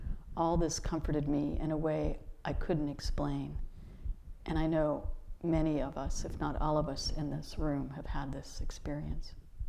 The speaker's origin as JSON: {"language": "English", "town": "Pittsburgh", "region": "Pennsylvania", "country": "United States", "tie": "born or raised there", "said": "Growing up in Pittsburgh in the 70s and 80s, I knew not only the wonders of the natural world, but also the abuse it was suffering at the hands of the same industry that employed my father."}